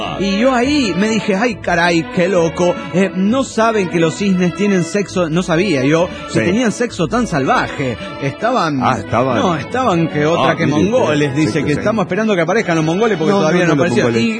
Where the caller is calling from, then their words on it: Rosario, Santa Fe, Argentina; de Rosario, Argentina.